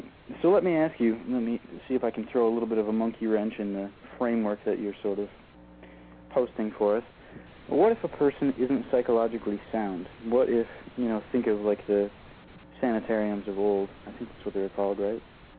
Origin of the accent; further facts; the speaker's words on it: United States; I think that, you know, as an American, my views are very similar to yours, Joe